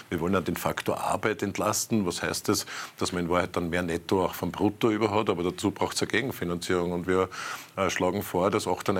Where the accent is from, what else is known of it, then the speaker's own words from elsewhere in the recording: Austria; Ich bin sehr stolz als Österreicher, in einer demokratischen Republik zu leben.